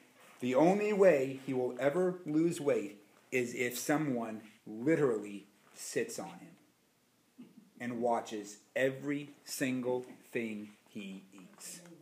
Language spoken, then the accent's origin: English; Boston, Massachusetts, United States; But I'm from Boston, and Boston's a pretty big sports town, a lot of professional teams there.